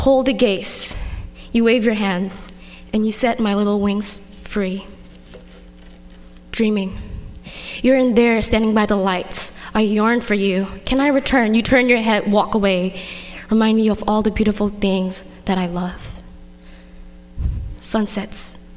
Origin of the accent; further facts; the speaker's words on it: Myanmar; I'm from Myanmar